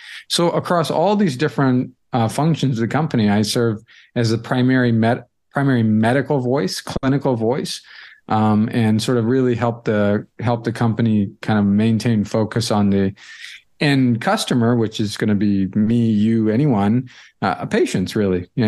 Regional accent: St. Louis, Missouri, United States; now in Boston, United States; I grew up in St. Louis. I'm a Midwestern kid, but I did my college in the Midwest and medical school, but I ended up in Boston for a residency

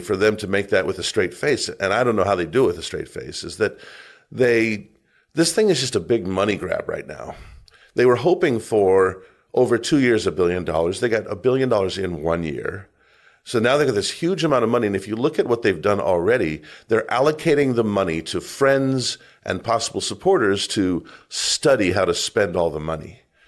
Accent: Arizona, United States; I grew up in Arizona, small town. We weren't rich.

